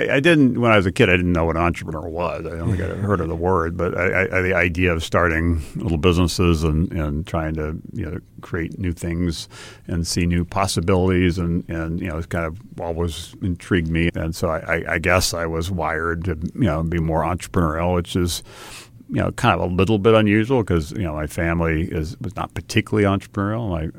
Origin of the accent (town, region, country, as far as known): Hawaii, United States; born or raised there